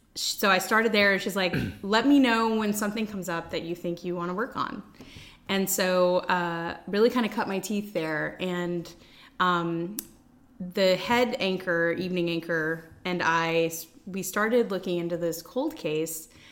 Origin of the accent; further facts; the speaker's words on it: Opelousas, Louisiana, United States; also born or lived in Portland; I'm from Opelousas originally. I left home to go to college in Oregon and studied journalism and worked as a journalist in Oregon, in Portland at the CBS affiliate.